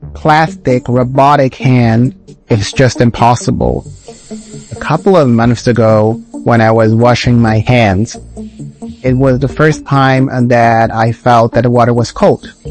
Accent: Switzerland; English is a second language; I'm 29 years old. I am from Switzerland

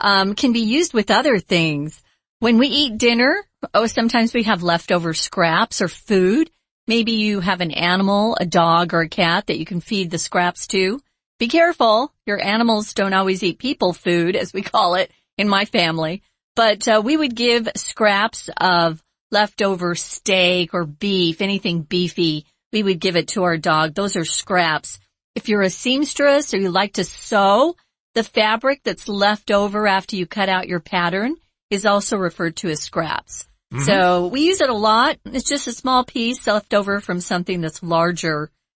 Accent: Arizona, United States; my home country or my home state, Arizona. It's very dry, very hot.

